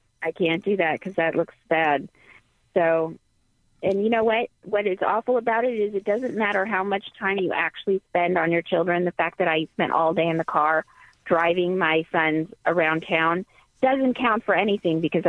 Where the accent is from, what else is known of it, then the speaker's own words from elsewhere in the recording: England, United Kingdom; born there; I was born in England.